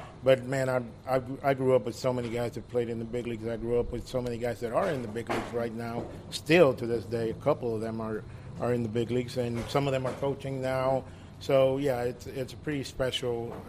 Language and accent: English; San Pedro de Macorís, Dominican Republic; also born or lived in New York; But I lived my whole life in Dominican Republic in San Pedr